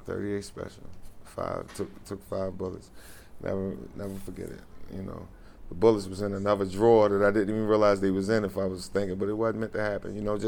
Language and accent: English; Baltimore, Maryland, United States; Yes, sir. Born and raised in Baltimore.